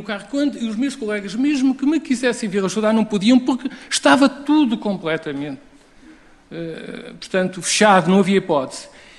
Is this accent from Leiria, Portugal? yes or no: yes; Pedrógão Grande, Leiria, Portugal; como eu sou natural de Pedrógão Grande, e precisamente na parte norte do concelho